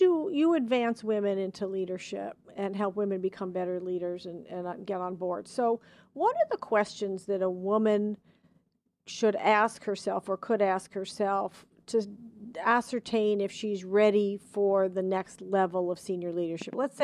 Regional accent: New York, United States; I'm a New Yorker, so I'm not sure I got that gene.

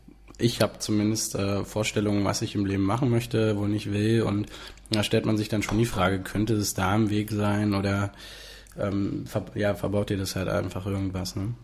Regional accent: Berlin, Germany; In Berlin. Also ich bin Berliner, ich bin aufgewachsen in Prenzlauer Berg und Hohenschönhausen. Also eine super Mischung.

